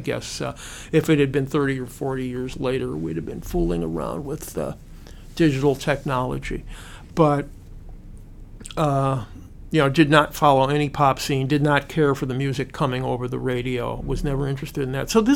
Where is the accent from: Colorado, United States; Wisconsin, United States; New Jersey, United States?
Wisconsin, United States; Kenosha; When I was growing up in Kenosha, Wisconsin, I don't think I ever heard a person play a guitar, a banjo, or any other folk instrument.